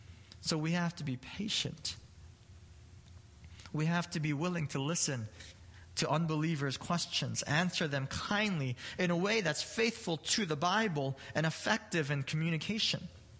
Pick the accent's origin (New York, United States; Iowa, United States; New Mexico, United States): New York, United States; Brooklyn; You know, as most of you guys know, I'm from Brooklyn, New York.